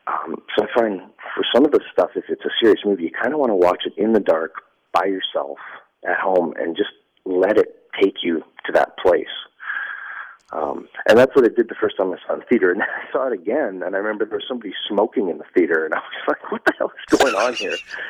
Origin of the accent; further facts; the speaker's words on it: Alberta, Canada; I remember growing up in Alberta and going camping in the fall